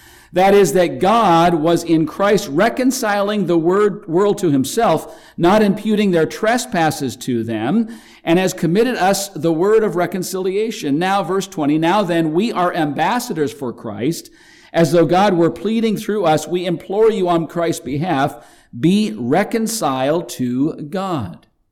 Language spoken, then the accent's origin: English; Canada; now in United States; my wife having grown up in Canada, and I grew up in Canada